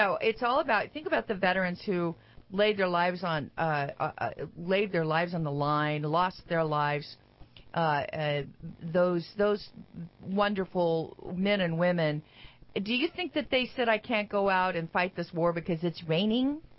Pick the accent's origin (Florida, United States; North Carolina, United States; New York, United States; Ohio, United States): North Carolina, United States; born there; So I was born in North Carolina, and I've had a great life.